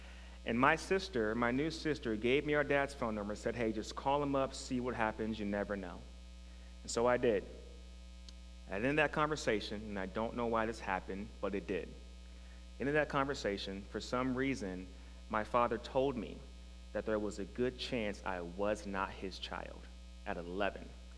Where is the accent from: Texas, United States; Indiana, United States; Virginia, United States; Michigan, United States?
Indiana, United States; Fort Wayne; I grew up in Fort Wayne on the south side of that city, and my environment was very negative.